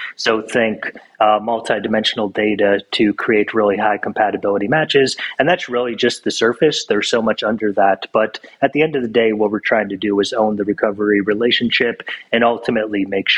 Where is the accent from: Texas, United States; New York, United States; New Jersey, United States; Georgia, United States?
New York, United States; Buffalo; I grew up in Buffalo, so I'm a big Bills fan